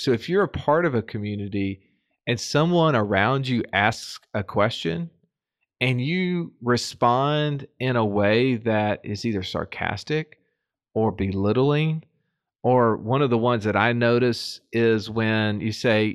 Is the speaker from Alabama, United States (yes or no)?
yes; Birmingham, Alabama, United States; I'm from Birmingham, Alabama. I'm a financial coach and my superpower is talking.